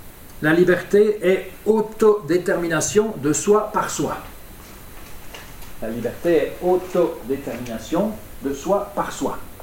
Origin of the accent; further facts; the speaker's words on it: Belgium; Je suis belge, c'est une détermination, n'est-ce pas?